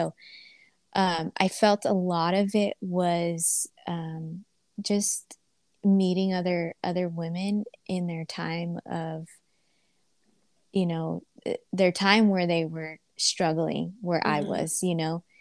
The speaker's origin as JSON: {"language": "English", "town": "San Diego", "region": "California", "country": "United States", "said": "So since I'm from San Diego, I was like, okay, I'm going to give birth there. My mom and dad are there. My whole family's there."}